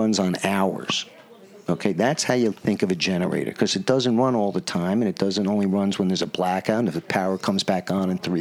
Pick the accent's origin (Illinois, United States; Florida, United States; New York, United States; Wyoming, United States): New York, United States; Bedford; I'm from Bedford, and for those of us north of 287, it's a jungle.